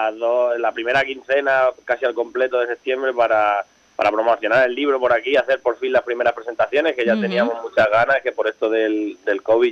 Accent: Torrijos, Castilla-La Mancha, Spain; ni más ni menos que en Torrijos, que es mi pueblo, un pueblo de Toledo

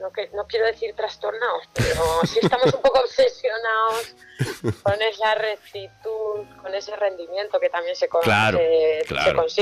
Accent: Cuenca, Castilla-La Mancha, Spain; Yo soy de Cuenca

